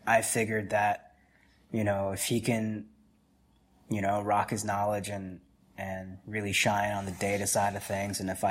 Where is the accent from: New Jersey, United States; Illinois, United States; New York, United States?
New Jersey, United States; I also grew up there, man.